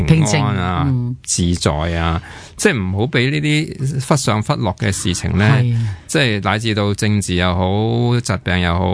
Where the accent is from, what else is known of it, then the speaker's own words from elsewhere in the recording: Hong Kong; 即系我哋香港人仲有即系有几多嘢系唔错噶。